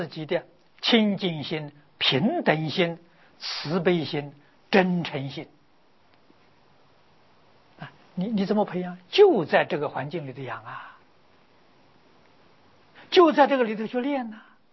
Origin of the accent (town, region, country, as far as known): China